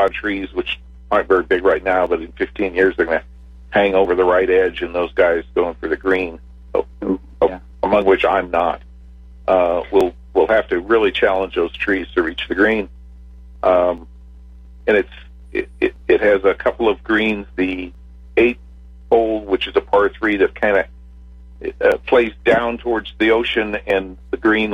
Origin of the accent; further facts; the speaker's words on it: Omaha, Nebraska, United States; I grew up in Omaha, Nebraska, as did she